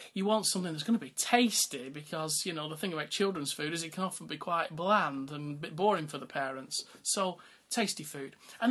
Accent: Bury, North West England, United Kingdom; accent: northern; now in London, United Kingdom; Well, my accent gives me away as somebody from a northern mill town, Bury, in fact. You know where black puddings originate from. I'm very proud of my heritage, though it's actually 22 years now since I left home to come to this part of East London

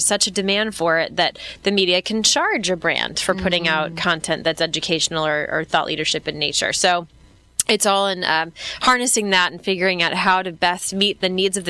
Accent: Midwest, United States; So I come from the Midwest, so I'm a lover of this weather and I'll never leave it. But I spent my childhood in the Midwest

